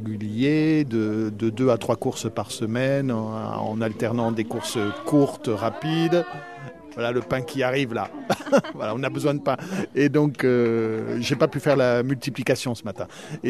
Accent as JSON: {"language": "French", "region": "Occitanie", "country": "France", "said": "Je suis originaire du Tarn"}